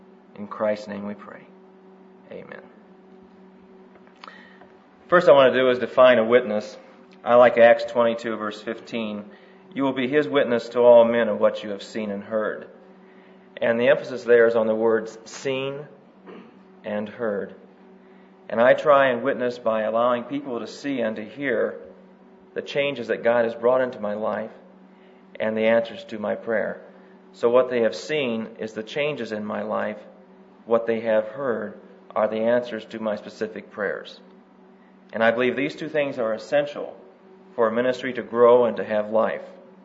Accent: Michigan, United States; I come from Michigan, and I joined the staff a year ago.

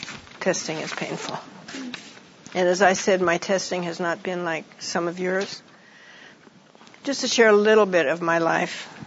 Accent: Iran; now in United States; People said to me, what was it like growing up in Iran? And I say, it was home. You know, it was wonderful. I loved it. And I had a beautiful childhood. But I came to the States as what some of you know is a third culture kid.

